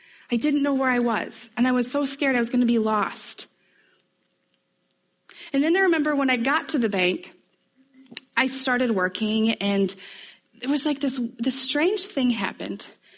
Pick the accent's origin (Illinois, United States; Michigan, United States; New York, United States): Michigan, United States; moved away as an adult; now in Grand Rapids, United States; I moved here about 13 years ago, so I've been here for a while now. But for the first year or two, it was a scary place to be in Grand Rapids. We're from a really, really, really small town in northern Michigan.